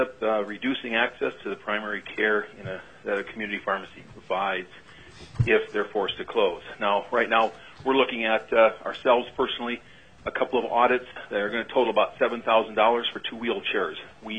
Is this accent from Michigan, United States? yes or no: no; Sitka, Alaska, United States; I'm a pharmacist from Sitka, Alaska